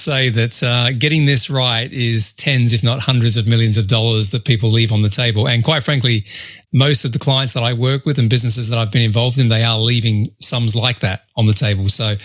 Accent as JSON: {"language": "English", "town": "Sydney", "region": "New South Wales", "country": "Australia", "tie": "born or raised there", "said": "I grew up in Sydney, Australia"}